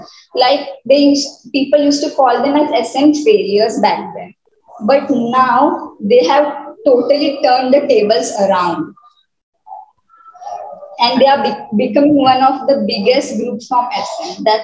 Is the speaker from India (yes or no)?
yes; Mumbai, Maharashtra, India; I am 18 years old and I'm from Mumbai.